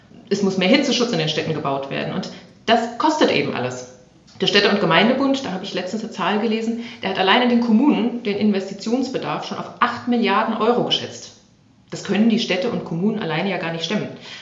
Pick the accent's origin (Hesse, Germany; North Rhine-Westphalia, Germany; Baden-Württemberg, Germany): Hesse, Germany; Frankfurt; wenn ich an meine Heimat Frankfurt denke